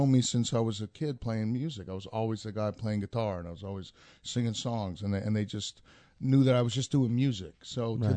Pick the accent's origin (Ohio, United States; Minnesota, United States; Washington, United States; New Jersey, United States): New Jersey, United States; And of course, growing up in Jersey, there's so much